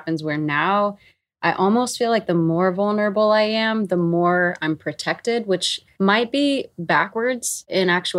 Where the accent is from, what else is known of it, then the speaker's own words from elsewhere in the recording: Mississippi, United States; also born or lived in Nashville; because my actual memories of growing up in Mississippi, it's not like they're all doom and gloom